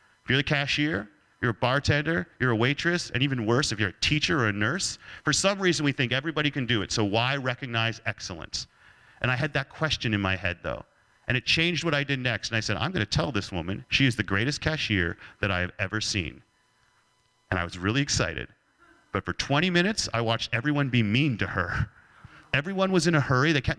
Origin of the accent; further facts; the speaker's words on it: Canada; I'm Canadian.